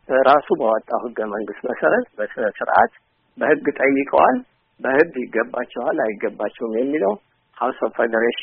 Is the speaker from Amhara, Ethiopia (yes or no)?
yes; Gondar, Amhara, Ethiopia; born there; እኔ የተወለድኩት ጎንደር ከተማ ነው። እኔ አማራ በሚል ስም ራሳችንን ጠርተናል።